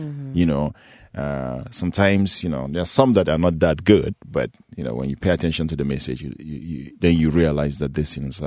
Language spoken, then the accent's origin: English; Nigeria; as an African or as a Nigerian, I was really, really impressed